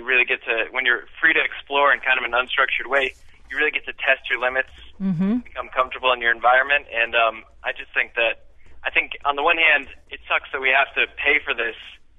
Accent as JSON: {"language": "English", "region": "Vermont", "country": "United States", "tie": "born or raised there", "said": "I grew up in Vermont, and it was called the Tracking Wilderness Awareness Club."}